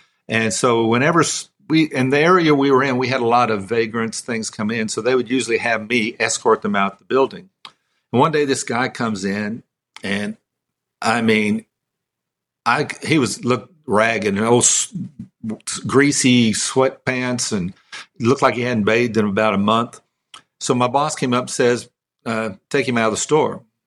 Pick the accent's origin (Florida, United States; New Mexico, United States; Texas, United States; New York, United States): Texas, United States; Midland; And I grew up in Midland, Texas.